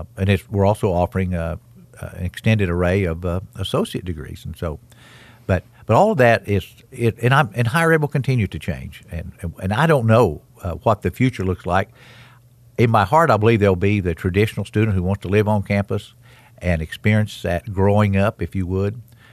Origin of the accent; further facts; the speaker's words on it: United States; I grew up on Brushy Creek. We had a strong African-American community. We didn't know there was any issues until I left and went off to college.